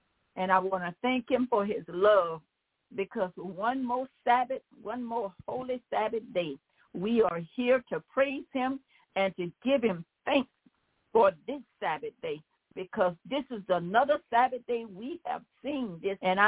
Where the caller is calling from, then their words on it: Baton Rouge, Louisiana, United States; I'm calling from Baton Rouge, Louisiana.